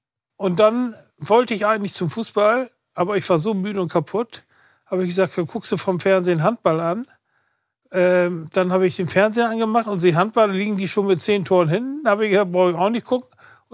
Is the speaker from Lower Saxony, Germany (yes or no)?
yes; Oldenburg, Lower Saxony, Germany; born there; Ich habe noch meine Freunde in Oldenburg, bin der gebürtige Oldenburger